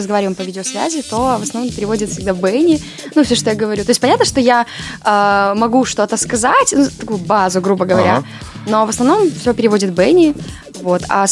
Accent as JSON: {"language": "Russian", "town": "Gomel", "region": "Gomel Region", "country": "Belarus", "said": "я из Беларуси."}